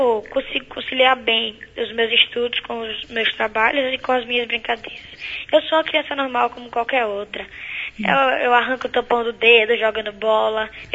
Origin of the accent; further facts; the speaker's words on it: Alagoas, Brazil; Sururu Valley, que é o Vale do Silício Alagoano, de onde eu vim.